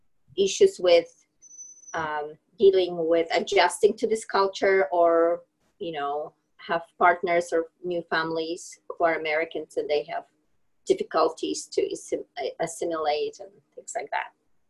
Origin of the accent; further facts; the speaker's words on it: Poland; English is a second language; moved away as an adult; now in United States; Well, I'm originally from Poland. I came to the United States when I was 28 years old. And I didn't speak English in the beginning. I spoke different languages and I still